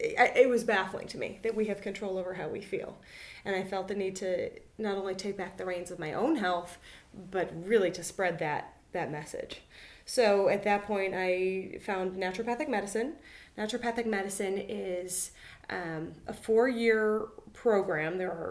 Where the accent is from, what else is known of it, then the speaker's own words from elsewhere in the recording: Michigan, United States; So I grew up in the Midwest, suffered from migraines and stomach aches and suffered through that for the years and was put on heavy medications, beta blocker drugs as a 16-year-old for migraines. You just do what your doctor tells you in Michigan